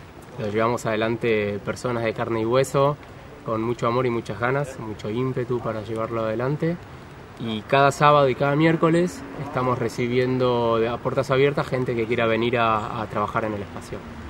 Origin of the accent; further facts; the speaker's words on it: Argentina; now in Barcelona, Spain; yo no soy de aquí, yo soy argentino.